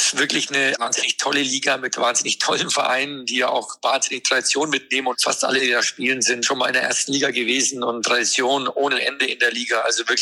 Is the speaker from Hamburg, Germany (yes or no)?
yes; Hamburg, Germany; dass man als Hamburger natürlich Daumen drückt.